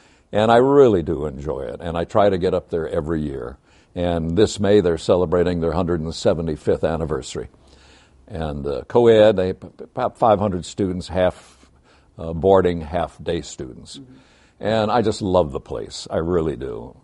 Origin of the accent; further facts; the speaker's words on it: Buffalo, New York, United States; born there; Well, let's see. I was born in Buffalo, New York.